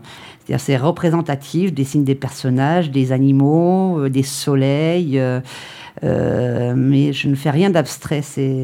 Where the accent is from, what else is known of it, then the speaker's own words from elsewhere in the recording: Port-d'Envaux, Nouvelle-Aquitaine, France; Je viens de Port-d'Envaux, d'un petit village bien charentais, au bord de la Charente.